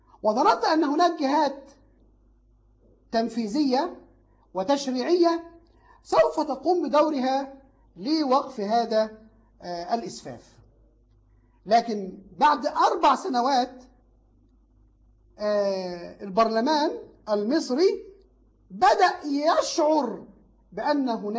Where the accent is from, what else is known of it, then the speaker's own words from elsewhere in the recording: Egypt; عندنا في مصر